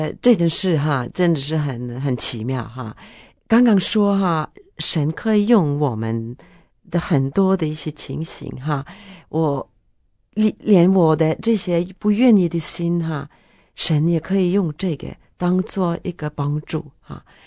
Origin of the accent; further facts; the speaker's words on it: Norway; Chinese is a second language; 他听我是挪威人